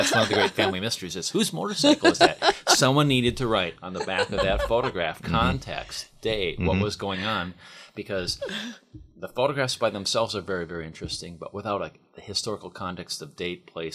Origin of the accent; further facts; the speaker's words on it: Wisconsin, United States; When I grew up in Wisconsin, and I worked for the Eau Claire Leader-Telegram.